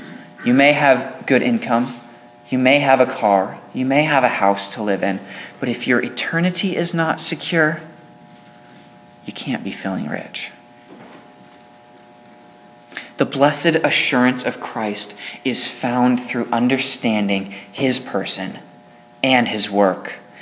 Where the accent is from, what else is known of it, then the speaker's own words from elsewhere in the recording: California, United States; I was growing up in California in a completely different area.